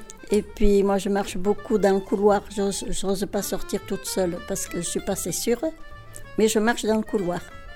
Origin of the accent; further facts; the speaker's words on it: Provence-Alpes-Côte d'Azur, France; born there; moved away as an adult; now in Menglon, France; Je suis née dans les Hautes-Alpes. Quand je me suis mariée, je suis venue dans la Drôme. Et ça va faire 4 ans que je suis là, bientôt 4 ans.